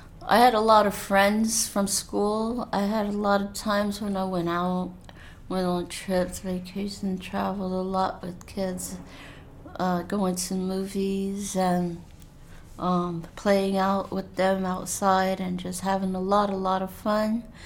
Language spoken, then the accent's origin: English; Washington, District of Columbia, United States; born there; I was born in Columbia Hospital in Washington, D.C. on L Street Northwest, which no longer exists.